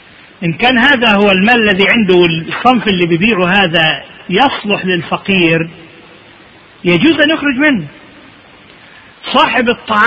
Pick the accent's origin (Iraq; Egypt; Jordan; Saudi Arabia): Egypt; يعني احنا برضو عندنا في مصر اللي بيتباع مال الجبنة